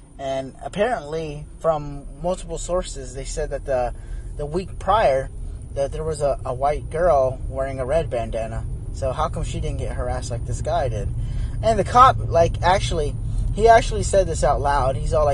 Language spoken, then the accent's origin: English; Arizona, United States; Hit Arizona, you know, so I'm from Arizona, so I gotta hit home.